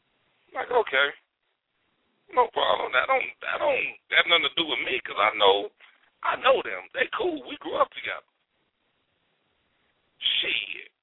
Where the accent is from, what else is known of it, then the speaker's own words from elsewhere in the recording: Ivanhoe, United States; also born or lived in Concord; because originally I was born in Concord. You know, I didn't move out to Ivanhoe until I was like 5, 6 years old. So I kind of knew some people from there. Even though I still stayed in Ivanhoe, you know, my family was still in Concord.